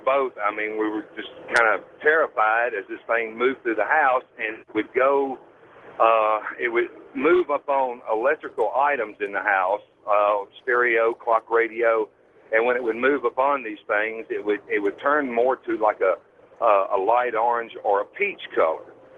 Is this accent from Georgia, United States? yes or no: no; Olive Branch, Mississippi, United States; I'm from Olive Branch, Mississippi, just outside of Memphis, Tennessee.